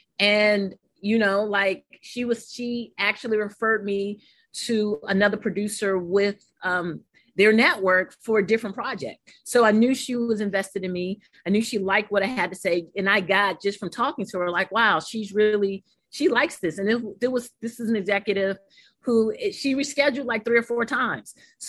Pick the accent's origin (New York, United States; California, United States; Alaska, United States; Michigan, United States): New York, United States; and reading is fundamental at St. Aloysius School growing up in Harlem, New York.